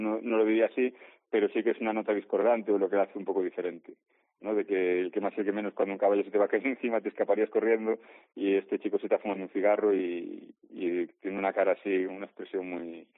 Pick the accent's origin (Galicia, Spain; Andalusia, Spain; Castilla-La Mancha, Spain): Galicia, Spain; Carballo; Sí, soy de Carballo, vivo en C, pero tengo un local en Carballo.